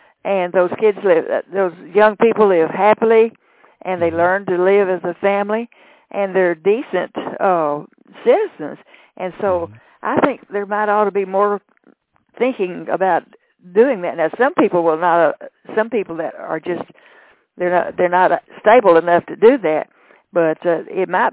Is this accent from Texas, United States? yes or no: yes; Texas, United States; I was raised in Texas, and we learned how to read by phonics.